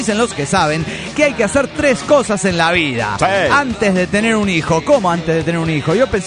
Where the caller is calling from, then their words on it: Tuxtla Gutiérrez, Chiapas, Mexico; Desde Tuzla Gutiérrez, Chiapas, lagarto tripulante de la nave, estoy por acá de vuelta